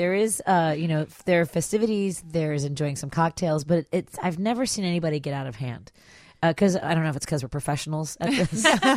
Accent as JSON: {"language": "English", "town": "Chicago", "region": "Illinois", "country": "United States", "tie": "born or raised there", "said": "So I bring both of those stories of growing up in Chicago."}